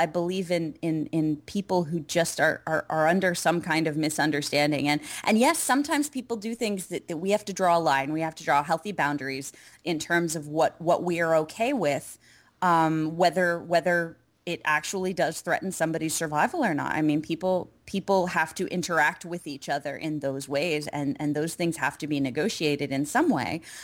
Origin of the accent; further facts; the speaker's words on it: Pennsylvania, United States; also born or lived in Ohio; I grew up in Pennsylvania and Ohio, and I still experienced a lot of the us versus them mentality